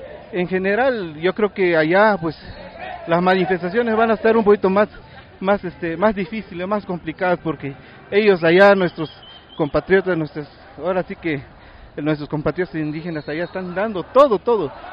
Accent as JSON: {"language": "Spanish", "town": "Ocosingo", "region": "Chiapas", "country": "Mexico", "said": "Yo soy de Ocosingo, Chiapas."}